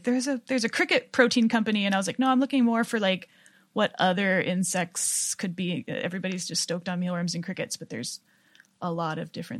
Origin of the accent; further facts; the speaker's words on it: Idaho, United States; I grew up in Northern Idaho. We're all backwoodsy people.